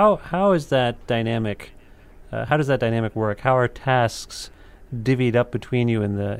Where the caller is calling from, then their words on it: Ontario, Canada; I'm calling from Ontario.